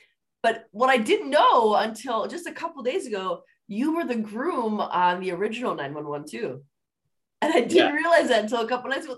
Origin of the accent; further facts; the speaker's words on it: Wisconsin, United States; I'm from Wisconsin, so all the southern things just kind of like California and Texas are like the same sort of climate to me.